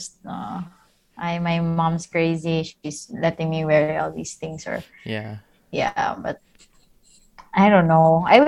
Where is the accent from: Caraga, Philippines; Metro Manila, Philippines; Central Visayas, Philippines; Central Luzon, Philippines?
Central Visayas, Philippines; Cebu; because all my life I grew up here in the Philippines, I grew up here in Cebu